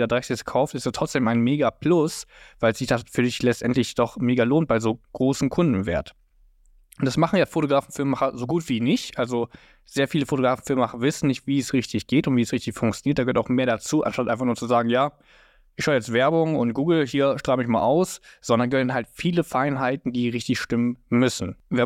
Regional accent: Hanover, Lower Saxony, Germany; Also ich komme jetzt hier aus Hannover.

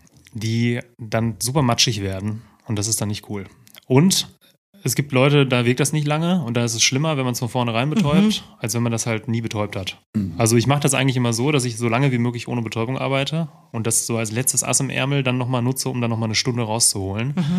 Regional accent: Lippstadt, North Rhine-Westphalia, Germany; In Lippstadt.

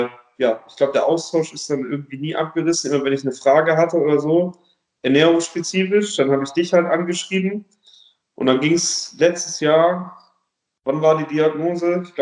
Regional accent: Leverkusen, North Rhine-Westphalia, Germany; ich komme ursprünglich aus Leverkusen, bin jetzt vor ein paar Jahren aber ins Schwabenland gezogen

